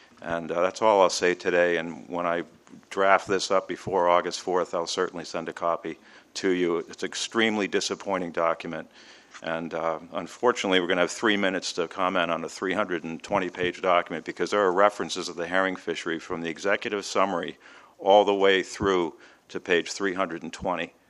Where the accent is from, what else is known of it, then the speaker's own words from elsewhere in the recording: Winterport, Maine, United States; from Winterport, Maine.